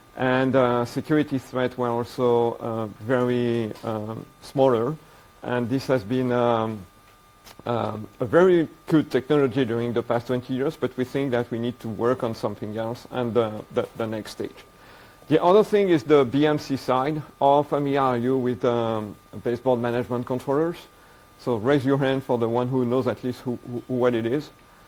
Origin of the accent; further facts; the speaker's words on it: France; English is a second language; moved away as an adult; now in United States; I'm French. You can probably hear that through my very strong accent. I do currently live in the US.